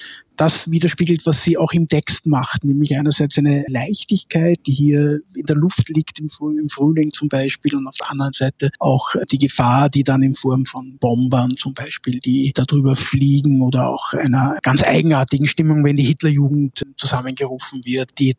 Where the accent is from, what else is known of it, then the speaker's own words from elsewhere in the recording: Austria; Es ist eine tolle Geschichte aus der österreichischen Provinz. Es ist ja nicht weit von der Gegend, wo ich aufgewachsen bin.